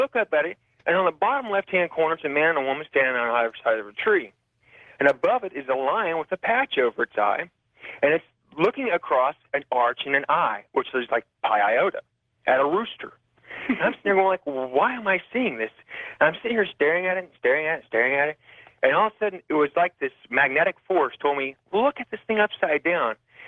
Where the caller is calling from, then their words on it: Dallas, Texas, United States; I'm calling from Dallas.